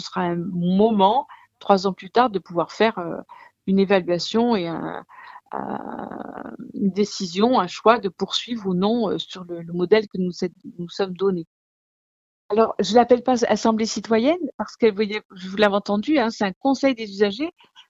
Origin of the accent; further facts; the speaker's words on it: Nouvelle-Aquitaine, France; L'eau, elle est gratuite chez nous en Gironde parce que, effectivement, on va aller la chercher dans les sous-sols